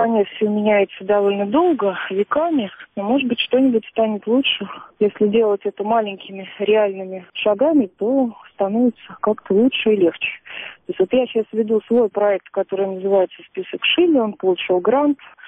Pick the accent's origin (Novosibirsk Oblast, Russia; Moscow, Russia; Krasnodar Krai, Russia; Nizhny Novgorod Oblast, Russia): Moscow, Russia; now in Pereslavl-Zalessky, Russia; Друзья часто приезжают в Переславль, я часто приезжаю в Москву, но того сообщества московского, которое у меня было, его больше нет.